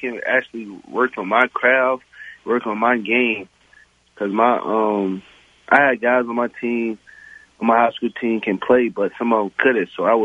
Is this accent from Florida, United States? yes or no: yes; Florida, United States; I mean, I'm from Florida, Florida.